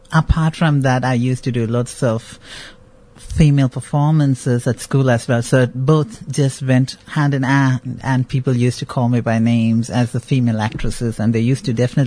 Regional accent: Bangalore, Karnataka, India; also born or lived in Chennai; I was born in Madras, which is now called Chennai in India, and then we moved to Bangalore, which is the IT capital of India at the moment, where my family live.

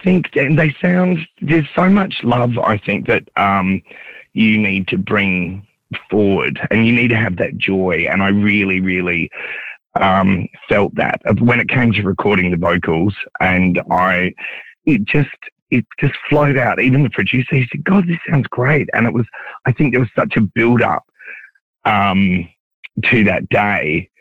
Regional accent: Adelaide, South Australia, Australia; I grew up in Adelaide

